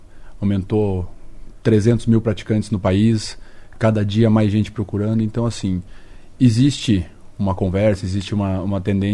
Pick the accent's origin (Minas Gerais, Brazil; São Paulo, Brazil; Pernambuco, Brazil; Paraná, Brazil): Paraná, Brazil; Curitiba; moved away as an adult; now in Cascavel, Brazil; Isso, eu sou de Curitiba. Eu vim para cá no mês de junho do ano passado. Então faz um ano e pouquinho que eu já estou aqui.